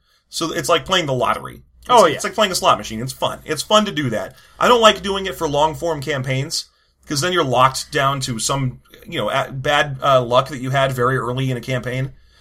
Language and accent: English; San Diego, California, United States; I mean, we're from San Diego, Alex. No one here buys homes.